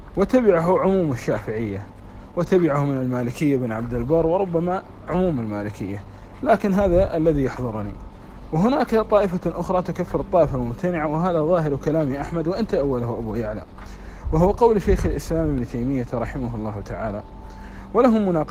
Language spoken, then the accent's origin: Arabic; Kuwait; وهذا أمر مشاهد حتى عندنا في الكويت